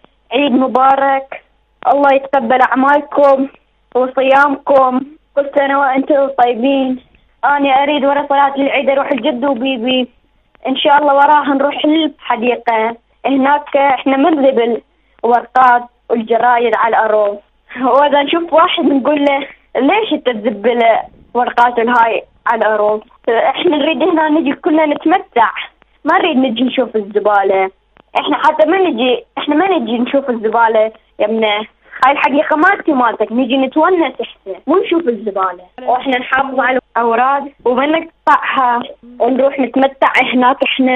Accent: Netherlands; من هولندا.

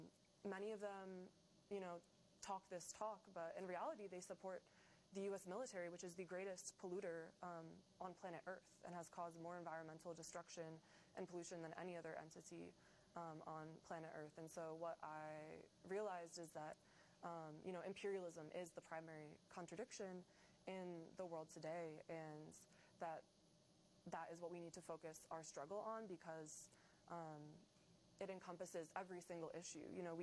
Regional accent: United States; Well, I grew up in the United States, but my family is Irish-American.

